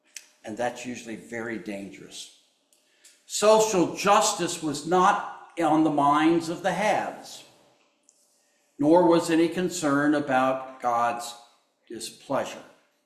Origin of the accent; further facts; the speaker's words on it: the South, United States; yeah, I know I'm from the South.